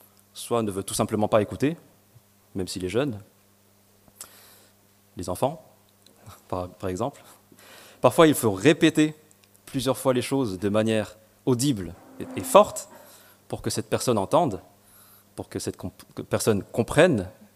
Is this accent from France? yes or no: no; Madagascar; first language Malagasy; French is a second language; j'ai grandi à Madagascar, donc le malgache est ma langue maternelle.